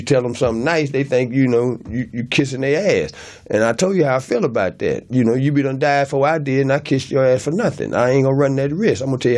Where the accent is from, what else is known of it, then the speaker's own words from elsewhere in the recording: Murfreesboro, Tennessee, United States; Well, see, that's a historical piece because I'm from Murfreesboro, Tennessee.